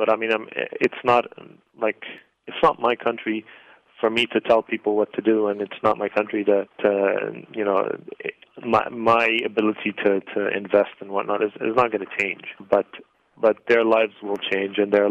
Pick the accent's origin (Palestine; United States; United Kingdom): Palestine; I'm Palestinian. I'm Canadian.